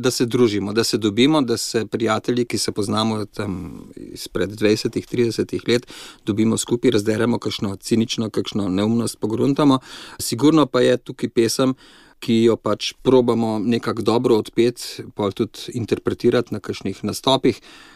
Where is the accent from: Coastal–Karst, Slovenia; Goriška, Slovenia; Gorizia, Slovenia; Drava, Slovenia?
Drava, Slovenia; Maribor; born there; now in Lavrica, Slovenia; Rojen sem v Mariboru, tako da po duši sem mal Štajerca, drugače pa zdaj že vrsto let živim na Lavrici